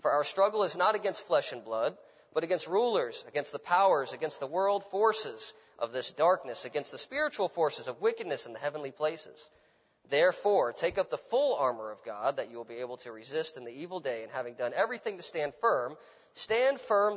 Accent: Jacksonville, Florida, United States; I grew up Muslim. I grew up in Jacksonville, Florida, a few hours north of here.

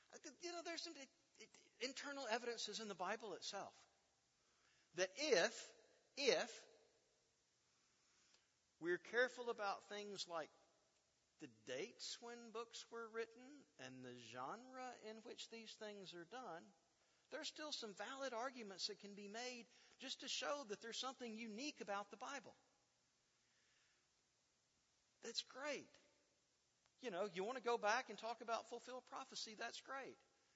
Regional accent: Mississippi, United States; Now, growing up in North Mississippi, I thought everybody everywhere was just like everybody else in North Mississippi.

